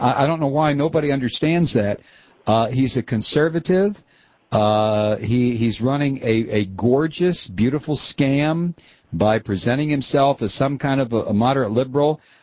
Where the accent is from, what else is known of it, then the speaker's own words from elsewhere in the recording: Toledo, Ohio, United States; I don't know, Ohio is my home state. I don't know what happened.